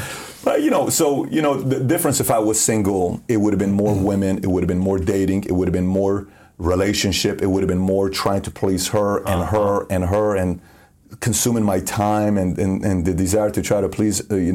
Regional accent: Iran; her parents don't like me because I'm from Iran.

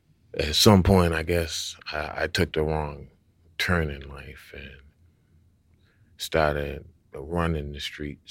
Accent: Boston, Massachusetts, United States; There's Mattapan, Dorchester, and Roxbury. I'm from Mattapan, it's in Roxbury, it's the other end

